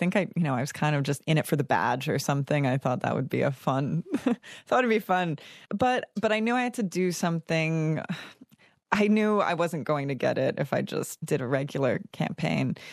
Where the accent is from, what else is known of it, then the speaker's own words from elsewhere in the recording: Australia; accent: American; I had an American accent, so no one believed me when I said, I'm Australian, you know.